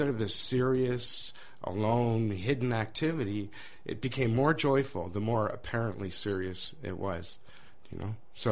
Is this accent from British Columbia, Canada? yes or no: no; Thunder Bay, Ontario, Canada; Well, fascinating thing is I'm from Thunder Bay too.